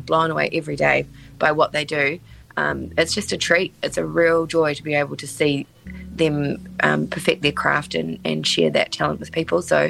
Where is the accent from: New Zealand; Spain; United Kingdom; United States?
New Zealand; Whangarei, Northland; Like, yeah, I'm just from Whangarei.